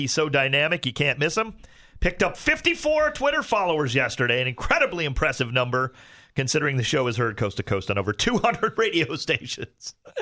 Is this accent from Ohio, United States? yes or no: yes; Cleveland, Ohio, United States; now in Los Angeles, United States; some 20-plus years here in Los Angeles. I spent time in my hometown of Cleveland in L.A. doing shows locally, nationally.